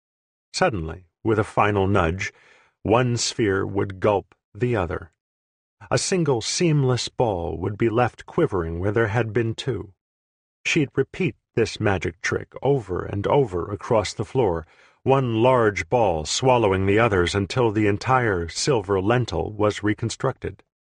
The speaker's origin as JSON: {"language": "English", "region": "Great Plains", "country": "United States", "said": "I'm from the Great Plains and had learned in history class that Lewis and Clark had trekked through South Dakota"}